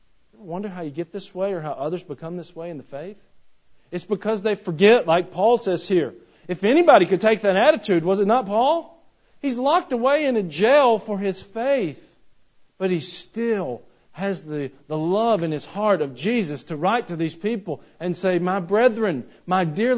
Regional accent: Georgia, United States; I grew up near Atlanta, Georgia, and TBS was very popular there.

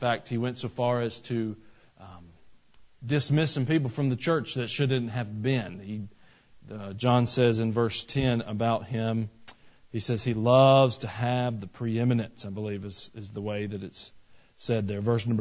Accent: Georgia, United States; I'm from Georgia. I'm a Georgia Bulldog football fan, and we have a coach down there, and he is well-beloved.

